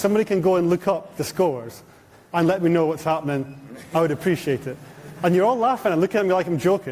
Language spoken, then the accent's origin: English; Scotland, United Kingdom; I'm Scottish, and Scotland is playing Wales right now.